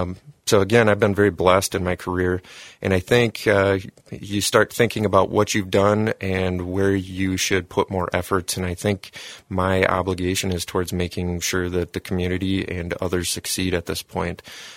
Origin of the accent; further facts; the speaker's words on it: Sioux Falls, South Dakota, United States; I was a SDSU student. I grew up in Sioux Falls, came up here for college